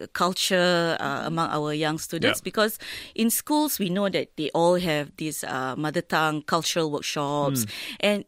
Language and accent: English; Singapore; So being a Singaporean, actually, it helps.